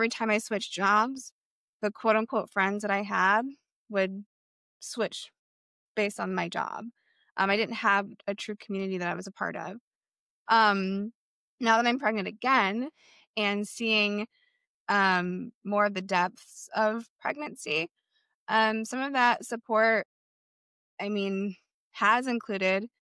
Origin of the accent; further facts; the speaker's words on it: Michigan, United States; moved away as an adult; now in Ohio, United States; because I am from Michigan. I moved to Ohio, you know, 8+ years ago with an ex